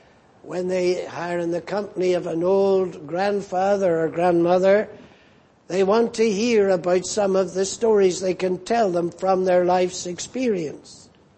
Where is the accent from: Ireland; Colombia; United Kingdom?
Ireland; I suppose it's because I'm Irish, I thought it was quite funny to watch this old man talking to these pigeons as he fed them.